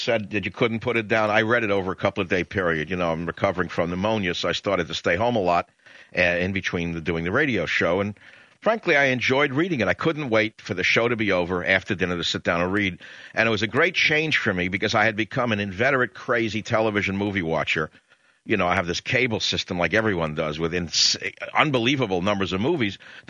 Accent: New York, United States; accent: New York; I was born in New York and lived in New York and left New York so long ago. I'm the only one left with a New York accent

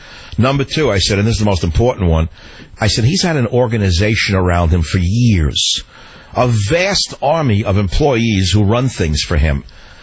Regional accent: San Francisco, California, United States; KSFO in my hometown of San Fran.

